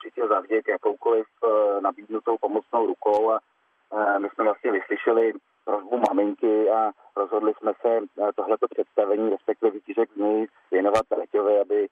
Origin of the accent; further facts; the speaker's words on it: Buštěhrad, Central Bohemian Region, Czechia; protože u nás na Buštěhradě, odkud všichni pocházíme, nebo kde všichni žijeme